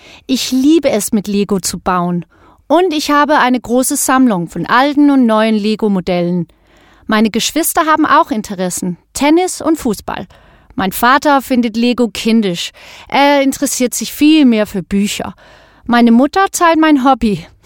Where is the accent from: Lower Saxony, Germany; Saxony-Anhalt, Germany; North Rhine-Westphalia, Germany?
Lower Saxony, Germany; Hannover; born there; now in Dresden, Germany; ich bin 15 Jahre alt. Ich wohne hier in Dresden, aber ich bin in Hannover geboren. Außerdem habe ich auch ein Jahr in Billund in Dänemark gewohnt.